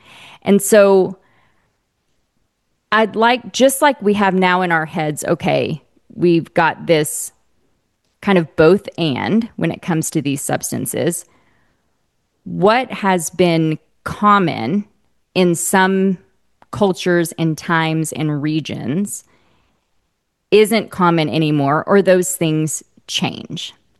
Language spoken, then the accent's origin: English; Oklahoma, United States; you and I talked pre-record about how I grew up in Oklahoma